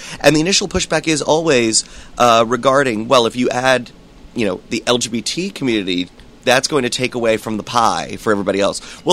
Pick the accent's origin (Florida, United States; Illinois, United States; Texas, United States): Florida, United States; Fort Lauderdale; now in Orlando, United States; I grew up in South Florida in the Fort Lauderdale area, and then was a proud University of Florida graduate, go Gators, and when I was graduating school, my family moved to the Orlando area, so that's home.